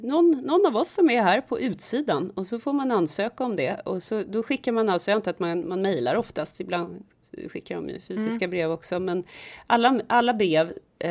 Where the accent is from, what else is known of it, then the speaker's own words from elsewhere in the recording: Stockholm, Stockholm County, Sweden; Och det är ju samma sak med mig som är stockholmare.